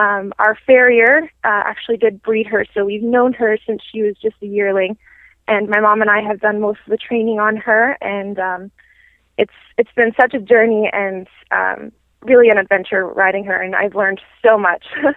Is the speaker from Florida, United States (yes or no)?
no; Colorado, United States; I am from Colorado. I grew up there and started eventing there, and it was really wonderful place to start eventing.